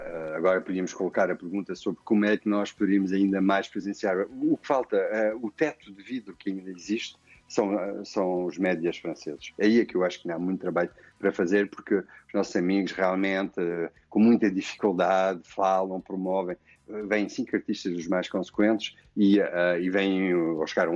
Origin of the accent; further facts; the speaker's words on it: Proença-a-Nova, Castelo Branco, Portugal; Mas isso eu faço na minha terra, em Castelo Branco, Provença Nova.